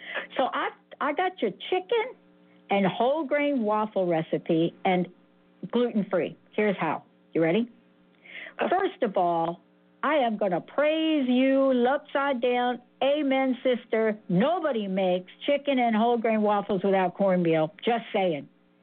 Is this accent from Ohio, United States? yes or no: no; Bronx, New York, United States; Uncle Ralph in the Bronx, we're from the Bronx